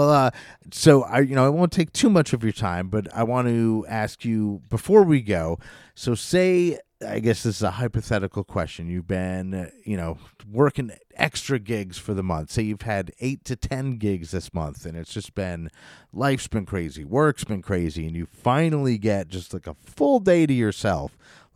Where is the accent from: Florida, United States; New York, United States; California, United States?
New York, United States; Albany; because again, I'm from the Albany, New York area